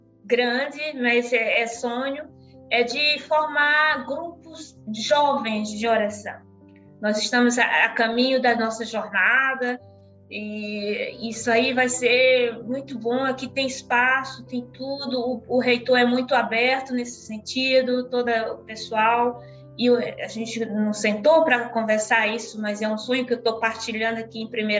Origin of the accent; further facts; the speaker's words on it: São Luís, Maranhão, Brazil; eu nasci numa ilha, em São Luís do Maranhão. Cresci na ilha, aprendi a nadar no seio da minha mãe